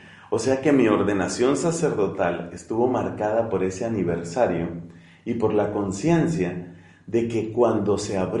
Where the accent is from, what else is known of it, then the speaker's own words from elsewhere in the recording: Colombia; Nosotros en mi país, allá en Colombia